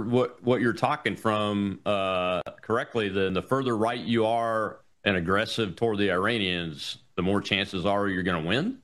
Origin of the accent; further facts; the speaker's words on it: United States; but I'm just an American. I don't have anything.